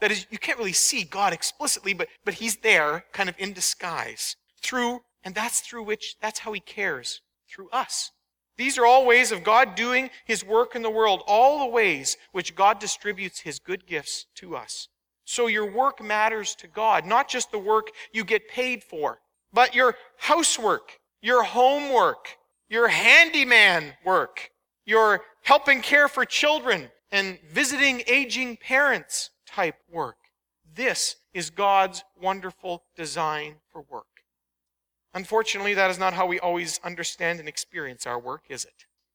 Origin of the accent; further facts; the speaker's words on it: Manitoba, Canada; I grew up in Manitoba, and we went and stayed overnight in households there